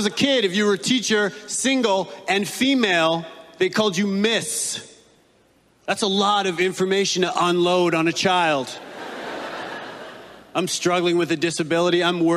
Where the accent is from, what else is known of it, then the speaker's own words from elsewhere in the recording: Canada; now in United States; I'm from Canada. I just immigrated to the States.